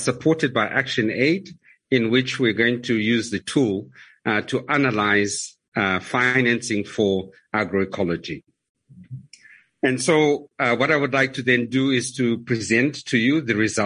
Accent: Zimbabwe; I'm from Zimbabwe

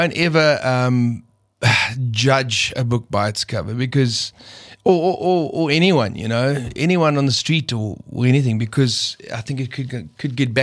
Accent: South Africa; I'm a South African singer, completely, and in my body and everything about me is South African.

